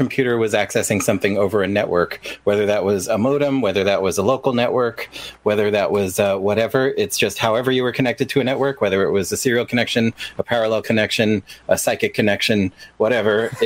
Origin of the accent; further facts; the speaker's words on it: New York, United States; I grew up on Long Island. I had a family member who worked for the railroad, and we generally called it the railroad.